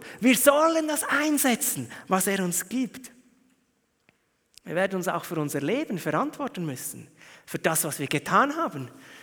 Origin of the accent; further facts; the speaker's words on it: Switzerland; zum Prahlen sind wir Schweizer viel zu diskret